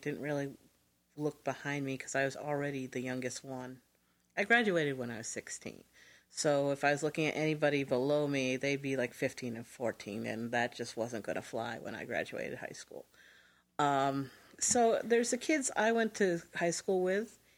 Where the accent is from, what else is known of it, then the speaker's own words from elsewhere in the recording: New Hampshire, United States; if you're anywhere like I grew up with in New Hampshire, which was pretty much bumfuck nowhere.